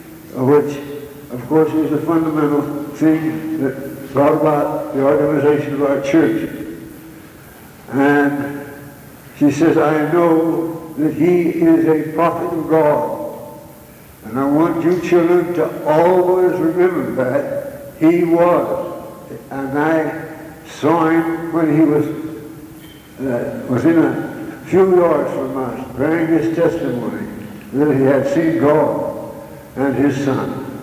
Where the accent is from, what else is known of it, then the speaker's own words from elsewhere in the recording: Provo, Utah, United States; born there; I was born in Provo, First Ward, and I was in the primary since I'm 96 now.